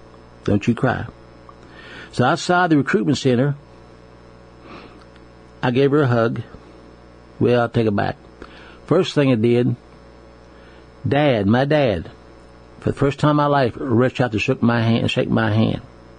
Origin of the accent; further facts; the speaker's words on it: United States; I knew America was the best, and I was proud of being American.